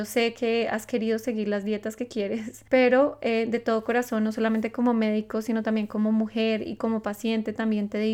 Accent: Colombia; yo soy colombiana

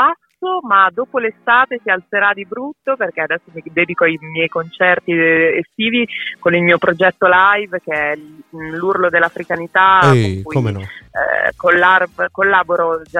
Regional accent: Emilia-Romagna, Italy; io sono romagnola, chiamo babbo

